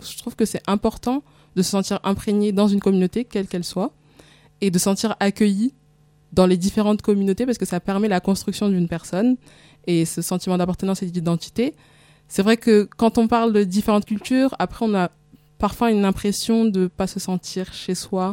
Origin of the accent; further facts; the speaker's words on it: Marseille, Provence-Alpes-Côte d'Azur, France; en grandissant à Marseille, j'ai eu cette facilité à être imprégnée de la culture comorienne, parce qu'on est beaucoup de Comoriens à Marseille. Et donc j'avais les gens qui parlent comorien autour de moi